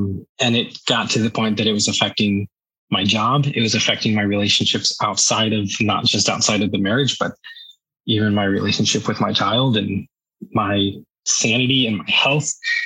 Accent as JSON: {"language": "English", "region": "Maryland", "country": "United States", "tie": "born or raised there", "said": "I grew up in Maryland. I grew up there my whole life. My family's still out there."}